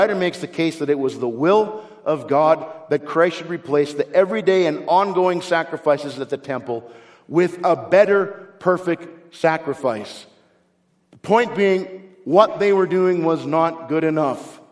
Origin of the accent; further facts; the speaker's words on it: the Prairies, Canada; I grew up in Canada on the prairies and it was cold in winter.